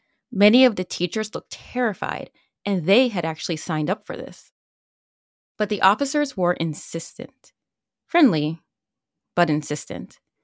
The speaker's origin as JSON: {"language": "English", "region": "New Jersey", "country": "United States", "tie": "born or raised there", "said": "I grew up in New Jersey, a state with extremely rigid gun laws."}